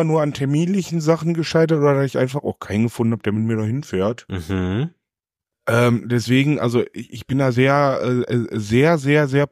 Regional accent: Essen, North Rhine-Westphalia, Germany; ich als Essener

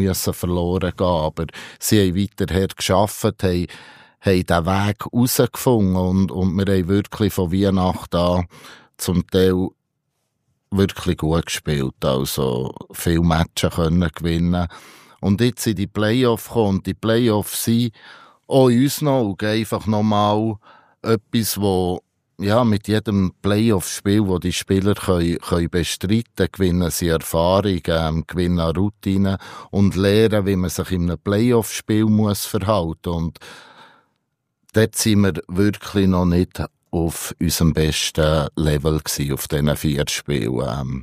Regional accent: Bern, Switzerland; Nichtsdestotrotz habe ich eine Vergangenheit im Emmental, wo extrem schön war, wo ich aufgewachsen bin.

